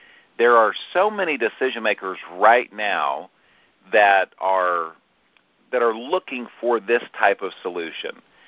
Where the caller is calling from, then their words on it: Dallas, Texas, United States; I'm joining from Dallas, Texas, where it's actually stormy and rainy this morning